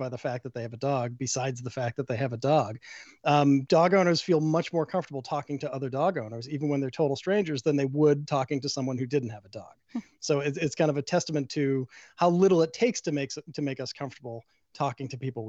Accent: Boston, Massachusetts, United States; We grew up in Boston, like I said, and they were both unabashed about it

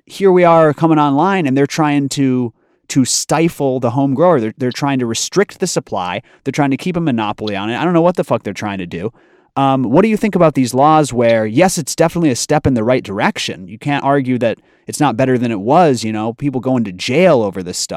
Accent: Chicago, Illinois, United States; My hometown, Chicago, Illinois, going legal January 1st

